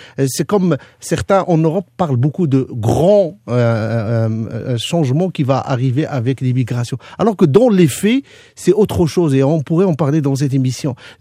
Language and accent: French; Quebec, Canada; Je suis un Québécois parmi les Québécois.